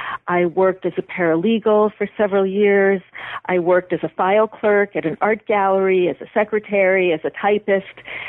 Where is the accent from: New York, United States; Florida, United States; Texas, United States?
New York, United States; Buffalo; One day I was back in my hometown, Buffalo, visiting my parents